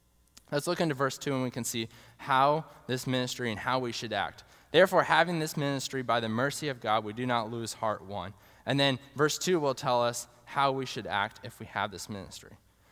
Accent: New Hampshire, United States; Now, I grew up in New Hampshire, and so in the hot summer times, when it reached about 65 degrees, we would all be coming back in sweating

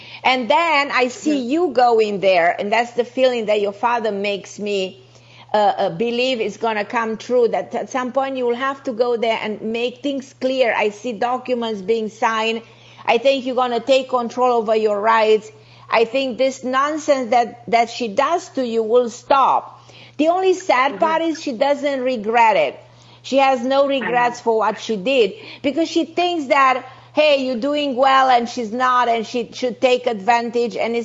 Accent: Romania; born there; English is a second language; a Hungarian origin myself, so that's why. My mother was Hungarian. Yeah. I was born in Romania, half Hungarian, so I love the Hungarian people because I'm part Hungarian myself.

